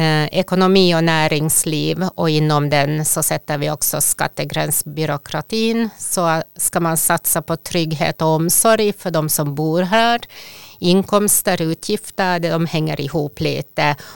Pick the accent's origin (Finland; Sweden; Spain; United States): Finland; born there; first language Swedish; Jag är själv född i ett samhälle där jag inte kan använda mitt modersmål. Jag kan inte prata svenska i Finland.